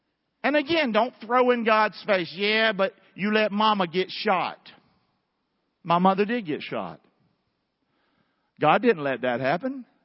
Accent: Rockingham, North Carolina, United States; Well, guys, I'm from Rockingham. I was one of the poorest people in Rockingham.

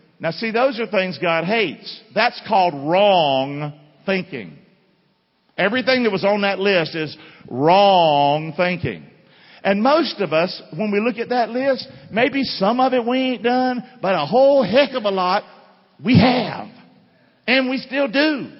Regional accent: Rockingham, United States; I'm from Rockingham. I grew up as a country boy. I was a hellraiser.

